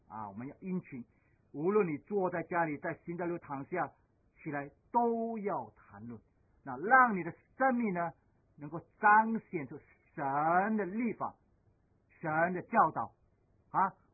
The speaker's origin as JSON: {"language": "Chinese", "country": "Singapore", "said": "我们新加坡人呢，我们的父母亲呢，都会这样子。"}